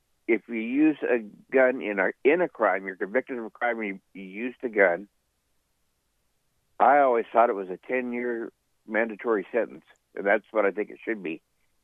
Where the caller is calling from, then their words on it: Anchorage, Alaska, United States; I'm calling from Muldoon, Los Anchorage.